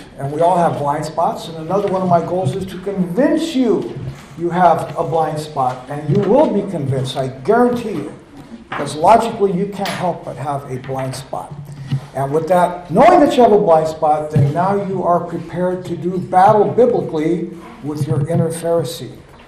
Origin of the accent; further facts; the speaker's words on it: Hawaii, United States; born there; I was born in Hawaii.